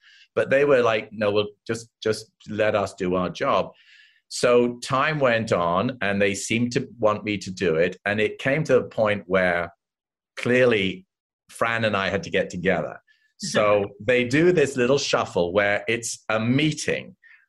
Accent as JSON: {"language": "English", "region": "England", "country": "United Kingdom", "said": "I was the only one in Los Angeles because I came from England."}